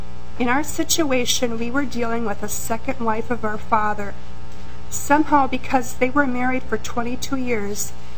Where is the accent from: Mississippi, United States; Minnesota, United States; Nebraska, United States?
Minnesota, United States; Waconia; Mr. Chairman and members of the committee … from Waconia.